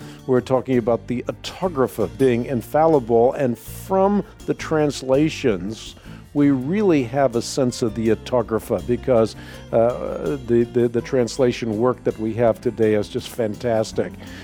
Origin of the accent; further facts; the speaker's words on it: Netherlands; first language Dutch; English is a second language; I'm Dutch. Dutch is my first language.